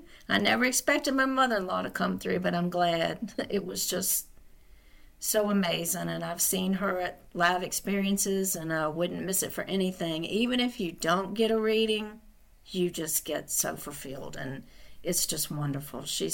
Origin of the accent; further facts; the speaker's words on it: New Kent, Virginia, United States; I'm from New Kent, Virginia.